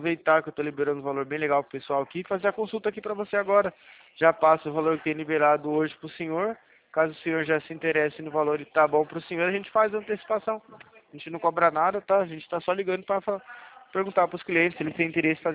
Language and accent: Portuguese; Leme, São Paulo, Brazil; Eu sou aqui de Leme, São Paulo